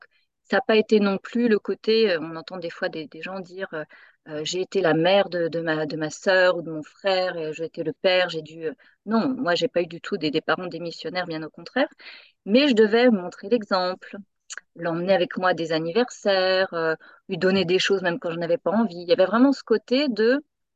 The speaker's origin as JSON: {"language": "French", "town": "Decize", "region": "Bourgogne-Franche-Comté", "country": "France", "tie": "born there", "said": "Je suis née à Decize, dans la Nièvre, dans le 58. C'est pas un département des plus reconnus et connus pour ses plages, pour tout ça. Non, il est pas extrêmement connu d'ailleurs, mais je suis née là-bas."}